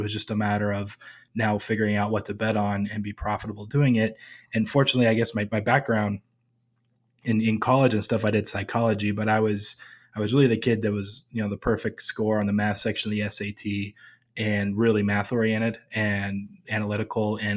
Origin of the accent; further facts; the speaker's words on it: California, United States; But the first time when I turned 18, where I grew up near Los Angeles, they have a few Indian casinos around where you only have to be 18 to play.